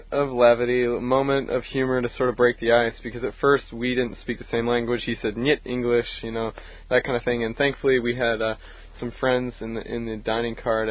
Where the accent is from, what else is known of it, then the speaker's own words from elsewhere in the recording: United States; Yeah, well, I'm an American.